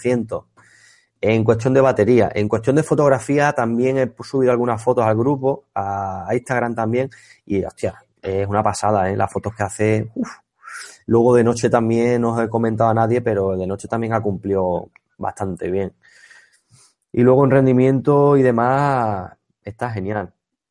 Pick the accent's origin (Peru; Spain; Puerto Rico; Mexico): Spain; Mérida, Extremadura; Saludos a Adrián, que es paisano, es de aquí de Mérida. De la Corchera, el barrio de la Corchera. Yo soy de la Avenida José Fernández López, Adrián.